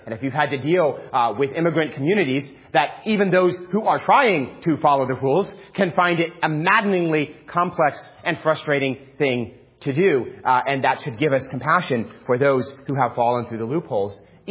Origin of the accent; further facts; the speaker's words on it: New York City, New York, United States; So I grew up in New York City.